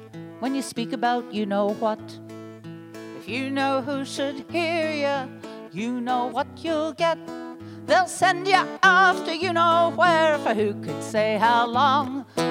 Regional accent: Pittsburgh, Pennsylvania, United States; I came here from Pittsburgh, Pennsylvania. I heard your governor's worse than ours.

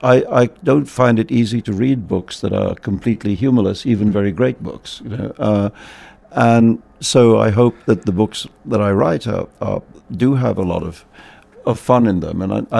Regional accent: India; and I'm the guy from where this comes from

